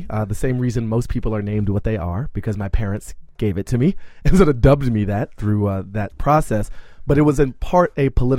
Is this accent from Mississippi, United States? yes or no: no; Washington, District of Columbia, United States; I grew up in Columbia Heights in Washington, D.C. during the 80s.